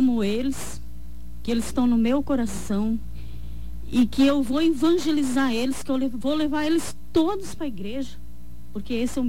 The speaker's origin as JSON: {"language": "Portuguese", "town": "Carapó", "region": "Mato Grosso do Sul", "country": "Brazil", "said": "Eu sou de Carapó."}